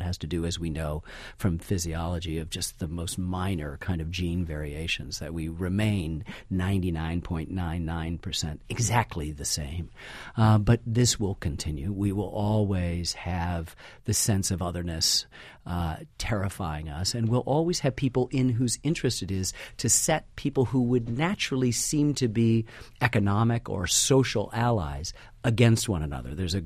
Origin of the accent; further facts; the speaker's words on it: New Hampshire, United States; Lexington and Concord are in the state of Massachusetts and not my home state of New Hampshire.